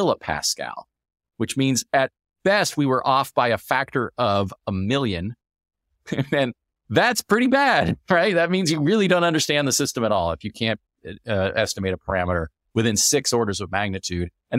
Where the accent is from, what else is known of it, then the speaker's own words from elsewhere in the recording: Phoenix, Arizona, United States; because I grew up in the Boys and Girls Club in Phoenix. It was a really important place for me.